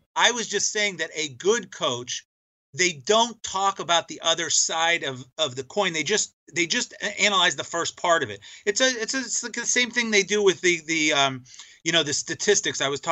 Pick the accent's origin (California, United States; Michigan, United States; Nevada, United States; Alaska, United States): Nevada, United States; Las Vegas; I'm going back with the Raiders, the Las Vegas Raiders, my hometown, plus the 3.5 against Tampa Bay.